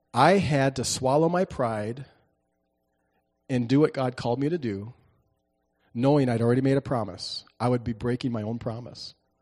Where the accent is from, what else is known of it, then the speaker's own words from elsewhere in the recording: Daisy, North Dakota, United States; Daisy, North Dakota is my hometown. I'm a North Dakota boy. And if you know where Daisy is, you're one of the few. It's around Valley City, north and a little west.